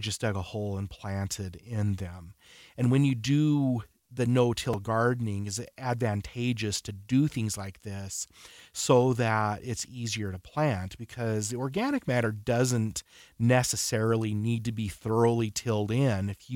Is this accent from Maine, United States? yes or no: no; Utah, United States; born or raised there